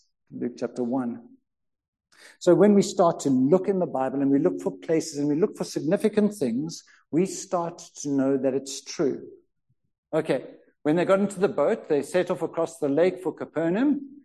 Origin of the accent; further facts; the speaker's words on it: South Africa; I don't know, but I'm a South African.